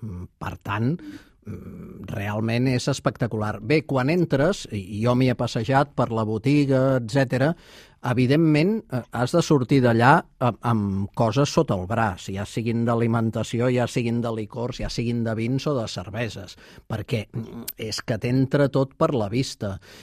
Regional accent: Barcelona, Catalonia, Spain; jo sóc del barri de Sant Antoni, per tant... I vaig estudiar els Escolapis de Sant Antoni

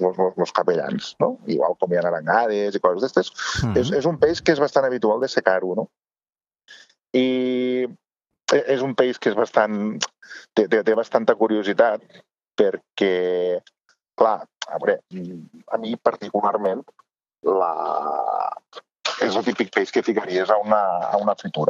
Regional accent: Sant Carles de la Ràpita, Catalonia, Spain; per exemple, al meu poble la ràpita sempre me'n fotem.

